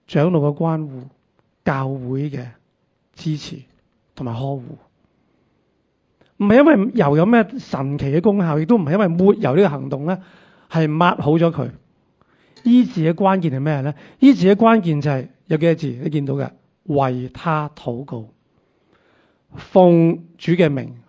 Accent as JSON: {"language": "Chinese", "country": "China", "said": "我们中国人呢 特别是不想麻烦人家的，觉得自己有问题自己解决"}